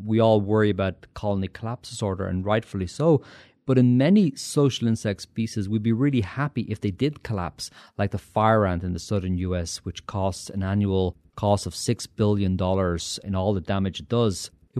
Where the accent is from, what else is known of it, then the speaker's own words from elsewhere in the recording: Ireland; I grew up in Ireland